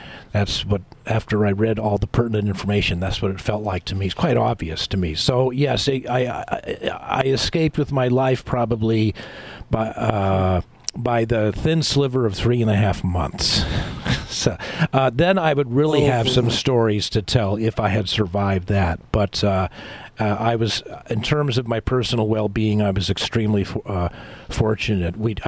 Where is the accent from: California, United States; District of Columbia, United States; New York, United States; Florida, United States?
California, United States; And when my father eventually settled and married an American woman here in California, I grew up in the Lutheran church, as a Lutheran, attending Sunday services.